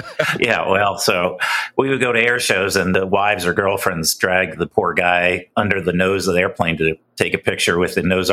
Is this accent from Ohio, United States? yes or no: no; San Francisco, California, United States; also born or lived in New York / Connecticut; So I was born in New York, moved out to San Francisco as a kid, and then maybe junior high or so, moved back to the East Coast, to Connecticut, up to upstate New York